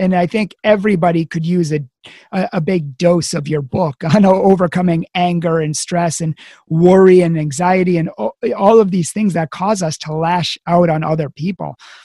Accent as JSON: {"language": "English", "town": "Boston", "region": "Massachusetts", "country": "United States", "said": "I'm from Boston and I drive like a Bostonian, or I used"}